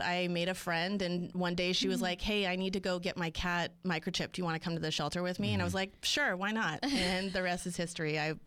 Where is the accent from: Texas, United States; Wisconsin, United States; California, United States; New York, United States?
California, United States; San Diego; now in Yuma, United States; No, I'm from San Diego originally.